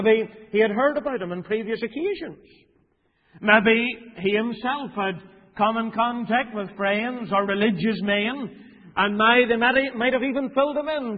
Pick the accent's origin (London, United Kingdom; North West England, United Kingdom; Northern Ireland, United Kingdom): Northern Ireland, United Kingdom; Tandragee; You go to Tandragee, I'm from Wayside. The only thing we're famous for there is potato crisps.